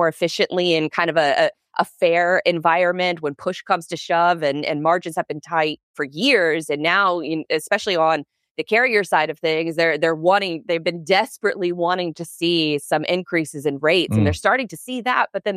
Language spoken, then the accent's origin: English; United States; as an American